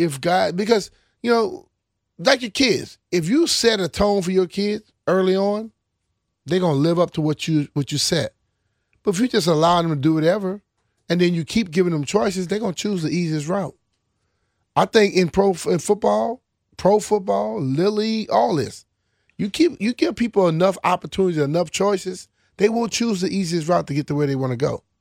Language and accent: English; Louisiana, United States; I'm from Southwest Louisiana, and these other dudes from Notre Dame, this, that, and the other, I had to outwork them.